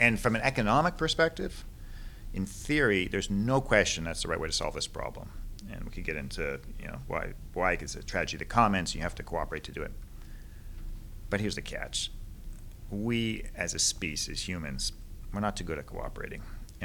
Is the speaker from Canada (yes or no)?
yes; Canada; Even the countries that are colder, you know, I'm from Canada originally